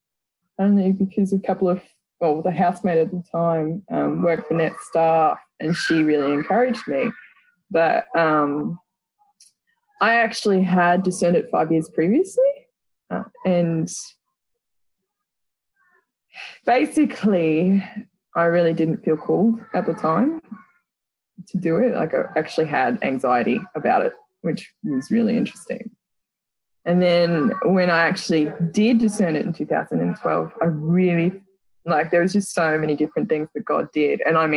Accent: Rockhampton, Queensland, Australia; I am Australian, obviously. I'm from a smallish town called Rockhampton. It's on the central part of Queensland in Australia. Grew up there and most of my family came from that area and stuff.

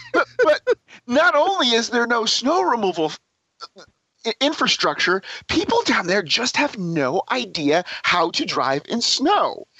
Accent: Northeast, United States; It was kind of surreal to me because I grew up here in the Northeast.

